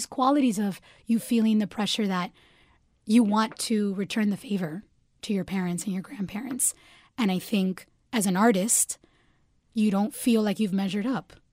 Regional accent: Miami, Florida, United States; now in Chicago, United States; And growing up in Miami, I was a majority, so I never had to define that. I was like, oh, I'm Cuban. I'm Latina. That's how I am. Then I moved to Chicago, and people were like, where are you from?

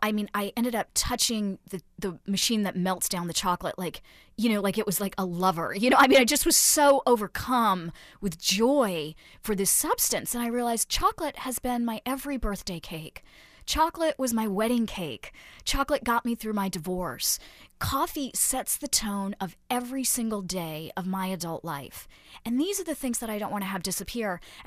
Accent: Asheville, North Carolina, United States; went back to where I grew up in North Carolina and started to talk about wheat there and how it has transformed that local economy.

